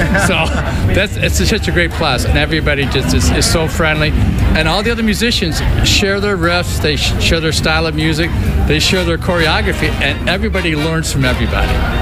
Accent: Madison, Wisconsin, United States; but since we're from Madison, it's obvious we're not going to.

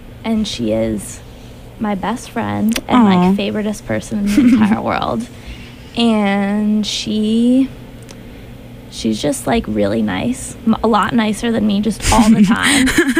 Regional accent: New Jersey, United States; now in Denver, United States; I actually grew up in New Jersey.

